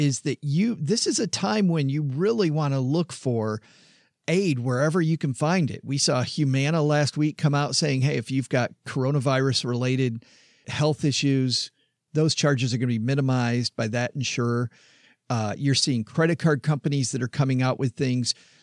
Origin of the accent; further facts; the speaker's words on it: Michigan, United States; So I'm from Southwest Michigan, which means, Lydia, when I hear about an auctioneer, I think somebody's farm went under